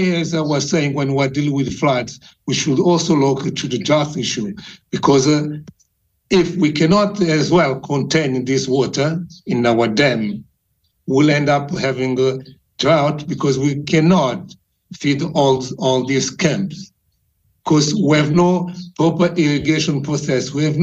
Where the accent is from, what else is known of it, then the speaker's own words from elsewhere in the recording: Maputo, Mozambique; English is a second language; I will start from my hometown or come from Maputo.